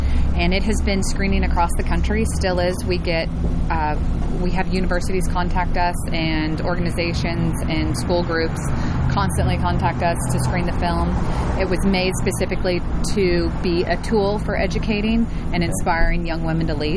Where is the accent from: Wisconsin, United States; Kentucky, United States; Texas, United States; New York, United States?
Kentucky, United States; Lexington; So I grew up in Lexington.